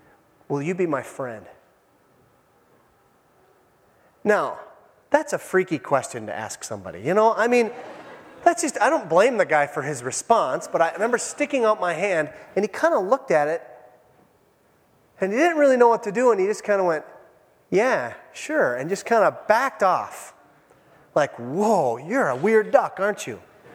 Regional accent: Minnesota, United States; I know, I was raised on the Iron Range, I admit it.

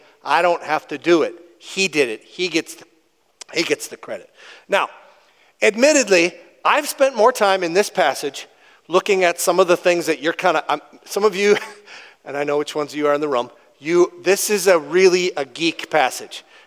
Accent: Minnesota, United States; I'm from the Iron Range. We did everything simple up there, I guess

